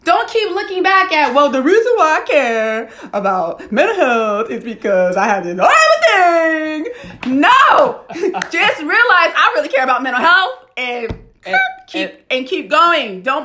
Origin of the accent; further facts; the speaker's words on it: San Francisco, California, United States; So, and I come from San Francisco where everybody talks to themselves.